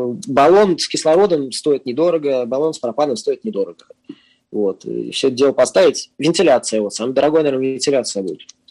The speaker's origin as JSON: {"language": "Russian", "region": "Moscow", "country": "Russia", "said": "Если честно, я москвич, поэтому я не знаю, где точно."}